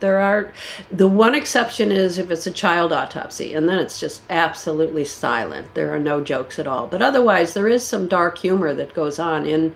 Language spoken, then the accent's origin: English; Charlotte, North Carolina, United States; It takes place in my hometown in Charlotte, North Carolina.